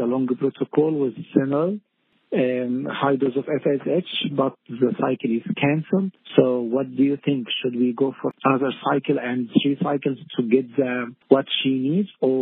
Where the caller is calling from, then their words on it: Australia; English is a second language; We are calling you from Australia.